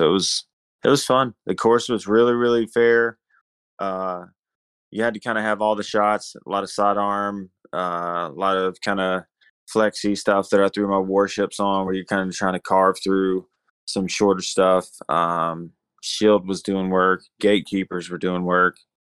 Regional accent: Louisiana, United States; I'm from Louisiana, so there was a tour back then

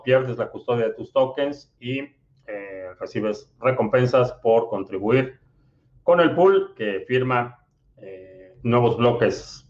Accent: Mexico City, Mexico; now in United States; ¿De dónde soy? Soy de la Ciudad de México y vivo en Estados Unidos.

